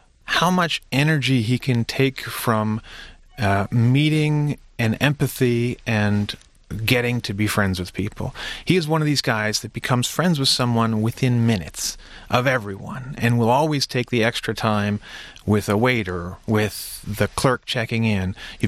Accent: Toronto, Ontario, Canada; also born or lived in Vancouver / Montreal; As a Canadian, so as a proud Canadian, I've been on all coasts. So I grew up mostly in Toronto. That was home base. But also grew up a bit in Vancouver and in Montreal.

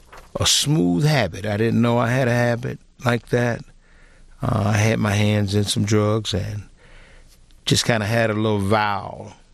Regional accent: Atlanta, Georgia, United States; Okay, I was born in Atlanta, Georgia, in the inner city of Atlanta, Georgia.

